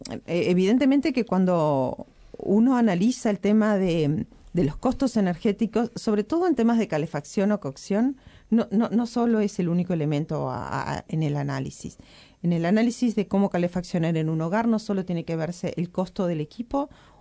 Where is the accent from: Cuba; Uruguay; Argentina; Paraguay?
Uruguay; el calefaccionar a leña es parte de cómo somos los uruguayos, ¿no?